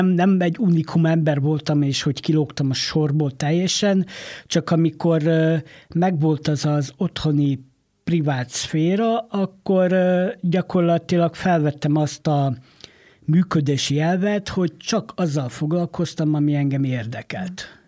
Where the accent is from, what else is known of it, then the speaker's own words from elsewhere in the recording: Mór, Fejér, Hungary; nem tagadhatjuk el, hogy Morról jöttem, ahol nagyon szép és frizzamatú borok lelhetők fel